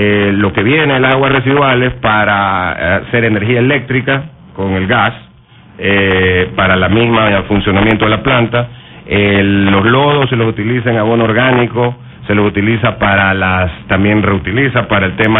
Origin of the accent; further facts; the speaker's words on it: Guayaquil, Guayas, Ecuador; los que viven al frente también, que somos guayaquileños.